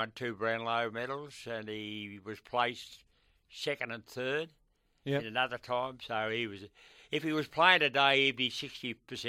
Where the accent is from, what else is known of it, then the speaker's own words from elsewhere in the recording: Ascot Vale, Victoria, Australia; I lived in Ascot Vale. I was born in Ascot Vale